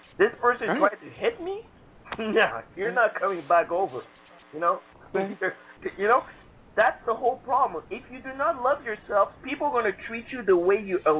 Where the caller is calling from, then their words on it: New York, United States; I'm calling all the way from New York.